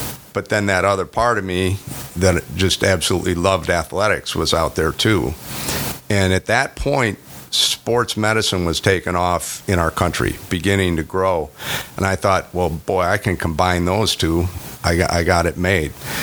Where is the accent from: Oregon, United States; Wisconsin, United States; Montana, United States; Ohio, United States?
Wisconsin, United States; Oshkosh; then we moved to Oshkosh and spent the rest of my entire childhood growing up in Oshkosh, Wisconsin.